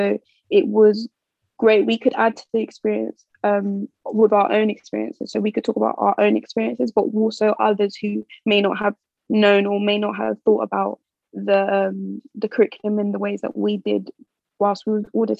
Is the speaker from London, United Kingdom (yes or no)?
yes; London, United Kingdom; because I grew up in London, so I was there was quite a diverse environment around me.